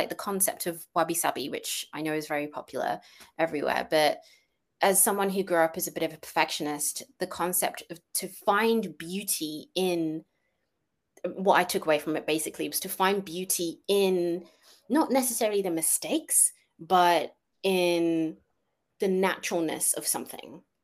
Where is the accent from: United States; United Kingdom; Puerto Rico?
United Kingdom; London; Well, growing up in London, I think nothing really changed that much.